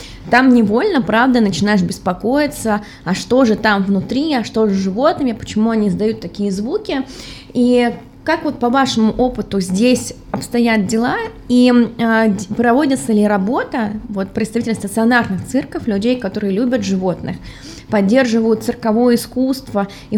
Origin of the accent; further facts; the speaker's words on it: Bryansk, Bryansk Oblast, Russia; я сама из Брянска